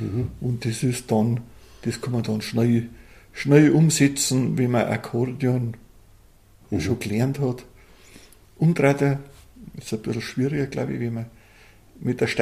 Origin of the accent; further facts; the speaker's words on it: Samerberg, Bavaria, Germany; also born or lived in Raubling; Ja, ich bin ein gebürtiger Sammerberger. Mhm. Auf einem Einhof bin ich aufgewachsen, mit 3 Brüdern.